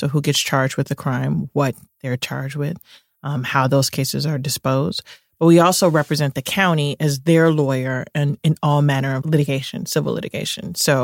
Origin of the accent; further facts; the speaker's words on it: Chicago, Illinois, United States; So I'm from Chicago. I grew up in the Cabrini-Green housing projects, made famous by good times of the 70s.